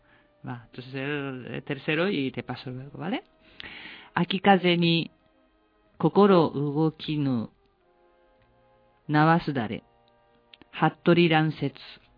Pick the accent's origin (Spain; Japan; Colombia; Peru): Japan; Spanish is a second language; Es que yo soy japonesa y que leo estos haikus